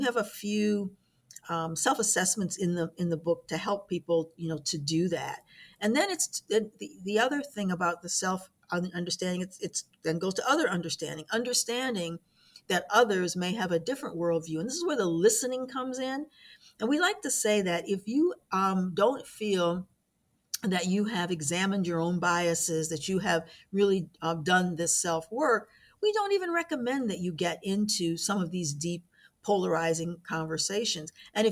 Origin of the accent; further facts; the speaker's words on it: Niagara Falls, New York, United States; So if I grew up in Niagara Falls, New York, that gives me a particular worldview.